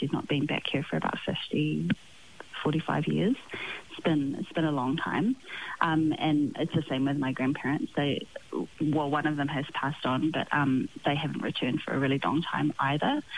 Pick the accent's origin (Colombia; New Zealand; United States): New Zealand; I grew up in New Zealand.